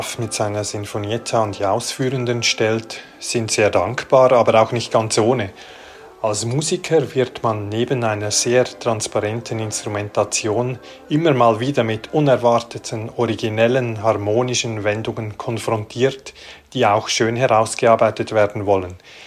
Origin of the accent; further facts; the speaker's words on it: Lachen, Schwyz, Switzerland; Als Einheimischer von Lachen ist mir von klein auf natürlich der Joachim Raff-Platz direkt am Hafen ein Begriff.